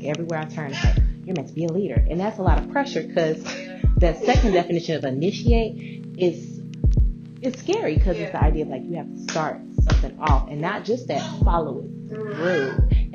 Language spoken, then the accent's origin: English; Chicago, Illinois, United States; from Chicago. I was born and raised on the South Side, and very early I started dancing.